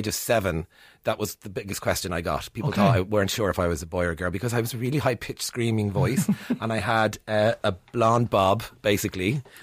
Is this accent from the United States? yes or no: no; Ireland; Growing up in Ireland.